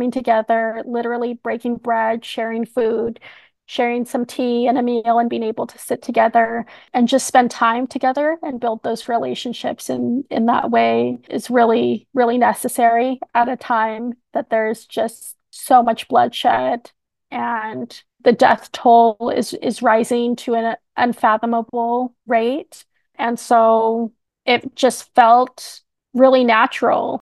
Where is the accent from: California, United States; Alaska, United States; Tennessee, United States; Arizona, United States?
California, United States; just as we fight against erasure as California Indian peoples, welcoming and joining with our Palestinian relatives